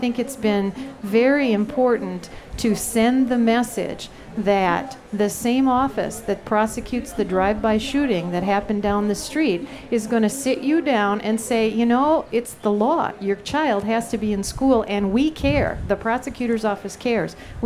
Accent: St. Paul, Minnesota, United States; I say town because I'm from St. Paul, and it's just a big, small town.

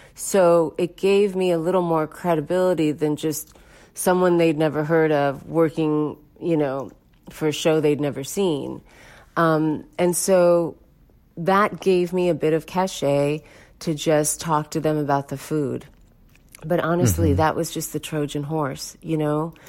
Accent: India; I came from India.

